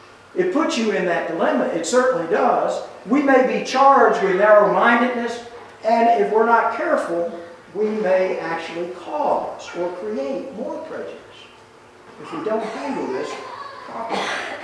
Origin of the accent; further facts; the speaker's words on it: Baltimore, Maryland, United States; I was raised in Baltimore. Balmer is how you have to say it. And when I came south the first time, I was told I was a Yankee.